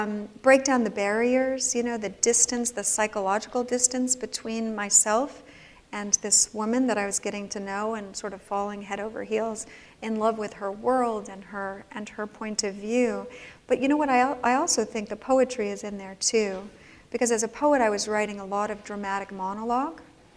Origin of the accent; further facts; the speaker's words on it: California, United States; I'm from California, so don't... We're all a little bit that way.